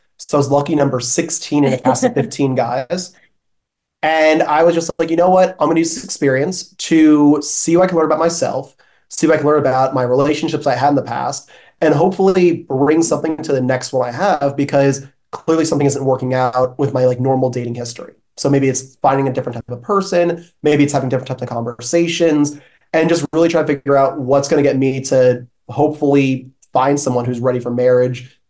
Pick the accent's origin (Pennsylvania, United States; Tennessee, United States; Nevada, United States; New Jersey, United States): New Jersey, United States; I'm from New Jersey originally.